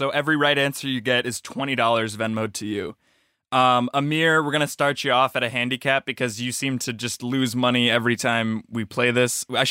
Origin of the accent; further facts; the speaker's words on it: Midwest, United States; I grew up in the Midwest. I'm a fast swimmer.